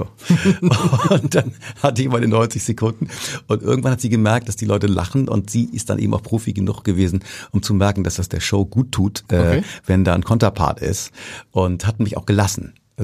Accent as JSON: {"language": "German", "region": "Hamburg", "country": "Germany", "tie": "born or raised there", "said": "ich war ja ein Prolet, ich kam ja aus, also meine Eltern lebten in Bahrenfeld und da mein Vater in Othmarschen der Organist war, bin ich auch in Othmarschen zur Schule gegangen"}